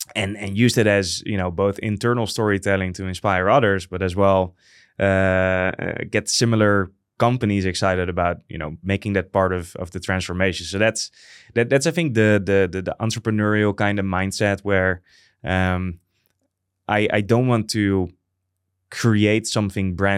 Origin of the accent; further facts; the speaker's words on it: Netherlands; English is a second language; We as Europeans, or maybe even Dutch people, might be, well, less open to new joiners